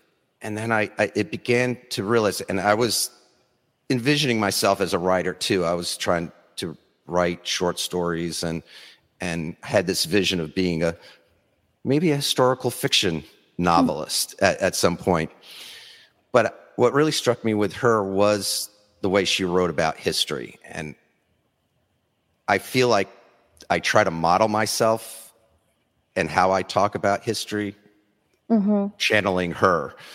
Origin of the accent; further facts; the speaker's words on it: New York, United States; I grew up in New York, and one of the first trips I remember as a family was traveling to Gettysburg National Military Park in Pennsylvania.